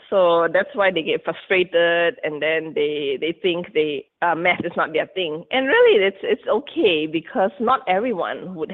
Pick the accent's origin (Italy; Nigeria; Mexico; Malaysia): Malaysia; English is a second language; I currently live in my hometown in Malaysia. So I'm like way across the world from the United States, actually.